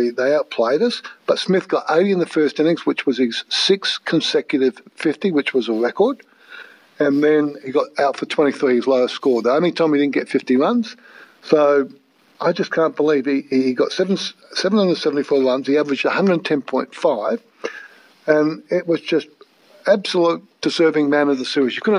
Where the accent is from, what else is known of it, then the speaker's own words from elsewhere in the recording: Australia; unfortunately, I'm an Aussie, mate